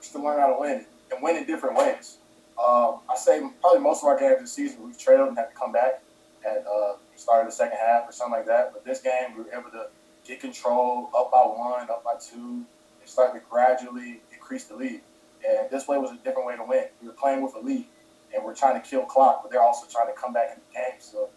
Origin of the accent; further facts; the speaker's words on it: North Carolina, United States; As you know, I'm from North Carolina. I'm going home.